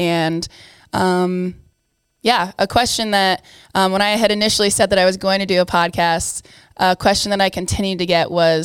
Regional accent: Davenport, Iowa, United States; So I am 22 years old. I'm from Davenport, Iowa. I did my undergrad at University of Iowa.

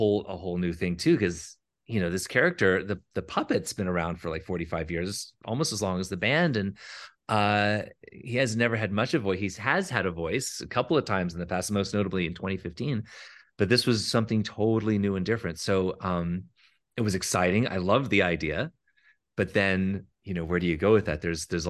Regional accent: Atlanta, Georgia, United States; And this was in, of course, I grew up in Atlanta, and a wonderful, wonderful man named Sonny.

